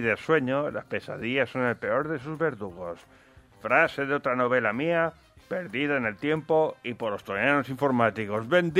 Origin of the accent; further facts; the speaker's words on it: Madrigueras, Castilla-La Mancha, Spain; rumbo hacia mi pueblo de Madrigueras.